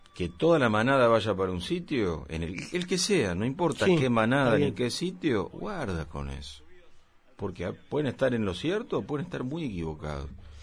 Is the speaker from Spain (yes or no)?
no; Argentina; Para la hondura de significado que tuvo la Guerra de Malvinas en mi país, es poco, me parece.